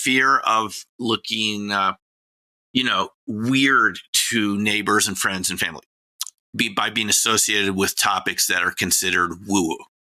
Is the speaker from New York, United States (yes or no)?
yes; New York, United States; I haven't seen them in the Bronx since I'm from the New York area or Manhattan.